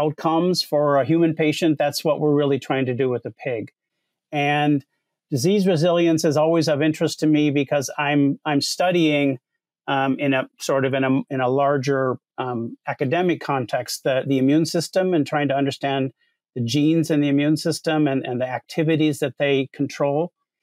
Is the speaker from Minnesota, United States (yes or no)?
yes; Minnesota, United States; also born or lived in New York City / Los Angeles; now in Iowa, United States; So I grew up in Minnesota, which is a northern state in the U.S., and I'm now working in Iowa, so not very far away.